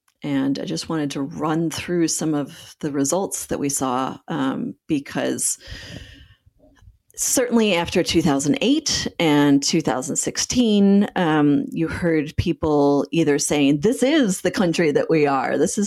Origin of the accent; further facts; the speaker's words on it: Michigan, United States; at the same time that white women flipped all of the top positions in Michigan, my home state, I was pretty excited.